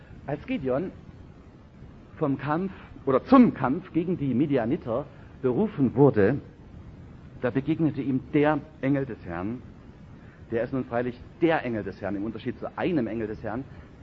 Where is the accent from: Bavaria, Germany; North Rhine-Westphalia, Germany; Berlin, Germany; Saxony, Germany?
Saxony, Germany; So wie im Vogtland zum Beispiel, wo ich herkomme.